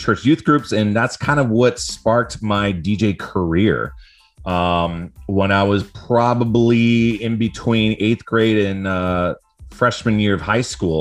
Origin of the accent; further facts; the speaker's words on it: Carmel-by-the-Sea, California, United States; So I grew up in Carmel by the Sea, California. It's a nice little kind of beach town right on the coast of California, right in the middle, smack dab in the middle of California.